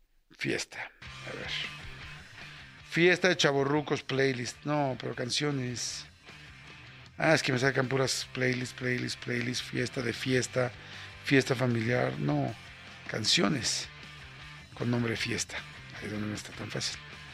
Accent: Mexico; O sea, así o más fiesta es somos los mexicanos.

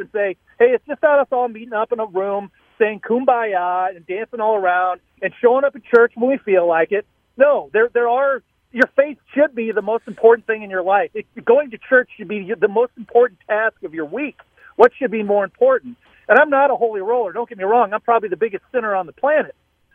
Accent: St. Louis, Missouri, United States; I'm always listening when I'm in from St. Louis for work.

